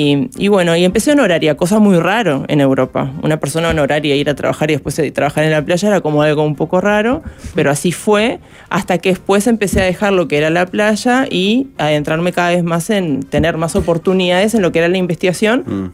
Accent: Uruguay; Y yo como uruguaya

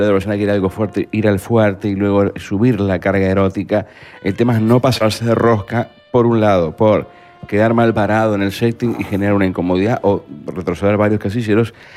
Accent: Uruguay; now in United States; Era uruguayo, ya no soy más. Soy estadounidense.

